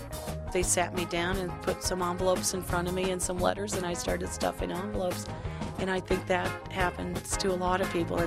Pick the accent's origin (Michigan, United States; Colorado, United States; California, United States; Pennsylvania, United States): Colorado, United States; Denver; And when I first walked into the Pepsi Center in Denver, I can't even describe how proud I was that to see my home city and state hosting this convention.